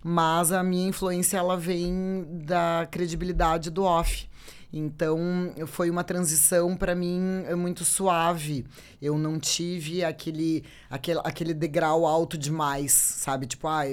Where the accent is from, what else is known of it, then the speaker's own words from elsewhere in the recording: Porto Alegre, Rio Grande do Sul, Brazil; Eu sou natural de Porto Alegre, nascida e criada, né? Nasci chorando moinhos de vento, bem lugar comum porto-alegrense, e minha família de classe média, bairro Petrópolis. Então, e eu sou filha única